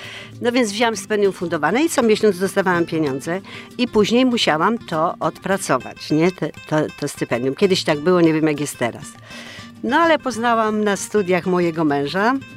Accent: Stryków, Łódź Voivodeship, Poland; W ogóle pochodzę ze Strykowa. No Stryków teraz jest znany tam przez tą autostradę, no to ja stamtąd.

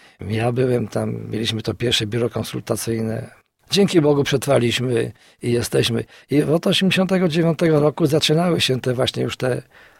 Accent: Śrem, Greater Poland Voivodeship, Poland; now in Kalisz, Poland; się ożeniłem w Kaliszu, bo w ogóle pochodzę ze Śremu. Ale żonę mam kaliszankę, tutaj się ożeniłem

